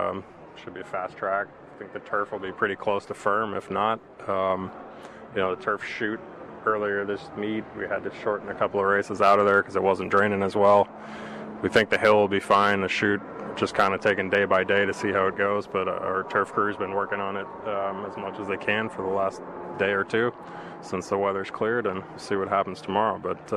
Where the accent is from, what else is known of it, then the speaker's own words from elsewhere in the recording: Seattle, Washington, United States; Started growing up in Seattle, Going to Long Acres with my dad.